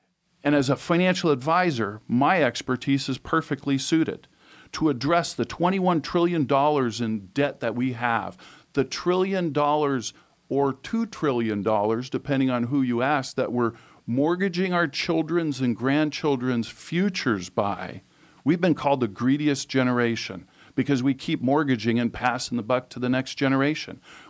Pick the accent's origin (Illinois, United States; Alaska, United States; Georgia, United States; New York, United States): Alaska, United States; I was born and raised in Alaska. This is my home. And it's not the same Alaska that I saw growing up.